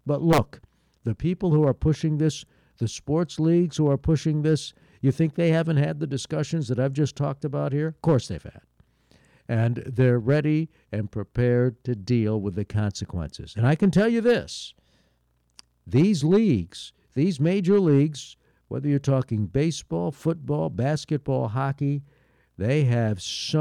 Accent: Connecticut, United States; My home state of Connecticut is pushing hard for it.

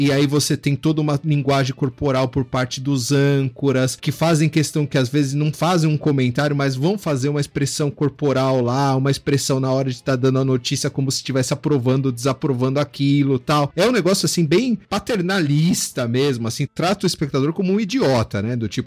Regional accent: São Bernardo do Campo, São Paulo, Brazil; Eu sou de São Bernardo do campo.

